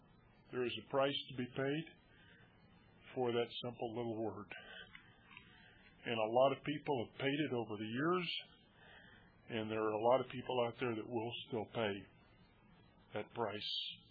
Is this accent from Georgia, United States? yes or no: no; Lubbock, Texas, United States; I'm from Lubbock, Texas.